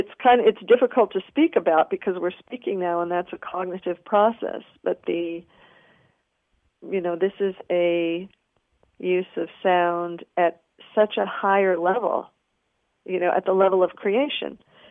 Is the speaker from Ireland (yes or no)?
no; Kiryat Tivon, Northern District, Israel; So imagine, you know, imagine being in a womb space, because there are buildings in my hometown of Kiryat Tivon.